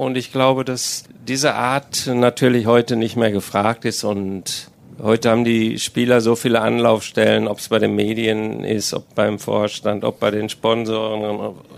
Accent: Dortmund, North Rhine-Westphalia, Germany; ich als Dortmunder liebe diese Traditionsvereine

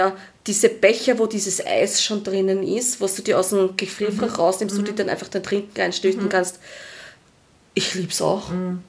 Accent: Austria; das, was mir als Österreicher oder eben Deutscher oder Europäer, sagen wir mal Europäer, fehlt, du kannst das Wasser nicht aus der Leitung trinken.

